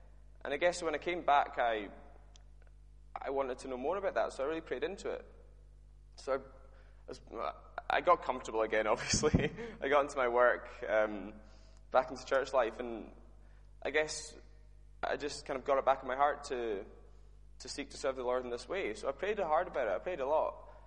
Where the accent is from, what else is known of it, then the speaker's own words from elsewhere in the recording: Skye, Scotland, United Kingdom; Originally, I started my nursing course. I moved from Skye, and in my third year of uni, I looked into Christ.